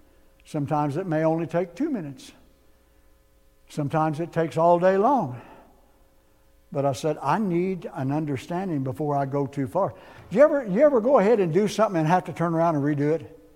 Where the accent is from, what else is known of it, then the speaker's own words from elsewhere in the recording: Missouri, United States; we're from McDonald County and we grew up in Southwest Missouri, and we ain't going to do it.